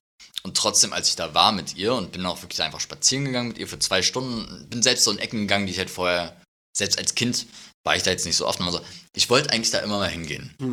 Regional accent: Berlin, Germany; Ich komme ursprünglich aus Berlin.

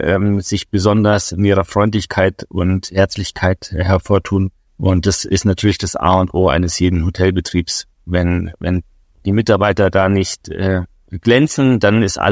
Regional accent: Munich, Bavaria, Germany; Ich bin gebürtiger Münchner, ja. Zwar habe ich italienische Wurzeln, aber ich bin hier mein ganzes Leben schon ansässig

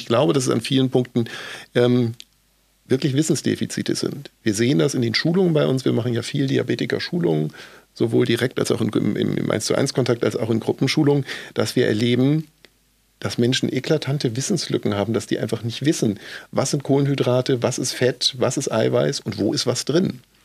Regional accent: Hamburg, Germany; Als Hamburger

